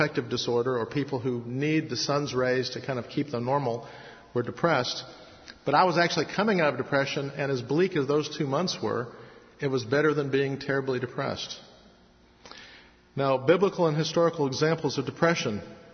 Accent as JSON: {"language": "English", "region": "Midwest", "country": "United States", "said": "Now, I'm from the Midwest. I lived here in the winter of 76, 77."}